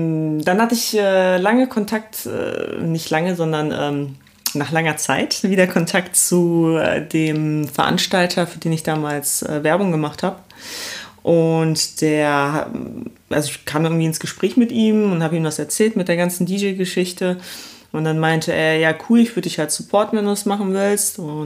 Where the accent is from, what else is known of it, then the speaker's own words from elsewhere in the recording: Essen, North Rhine-Westphalia, Germany; also born or lived in Poland; now in Cologne, Germany; Ich komme aus Köln, gebürtig bin ich aus Polen, falls das jemand interessiert. Aufgewachsen bin ich im Ruhrpott in Essen